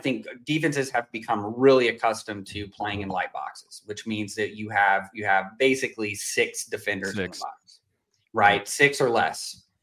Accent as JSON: {"language": "English", "town": "Kansas City", "region": "Missouri", "country": "United States", "tie": "born or raised there", "said": "if you remember, I grew up in Kansas City, so the power I of Nebraska, a lot of 21 person."}